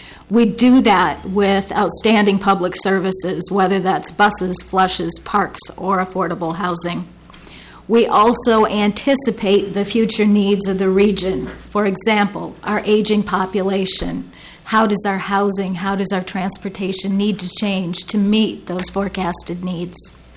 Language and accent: English; Minneapolis, Minnesota, United States; I have been a resident of Minnetonka for the last 16 years. Before that, I grew up in the Prospect Park neighborhood of Minneapolis.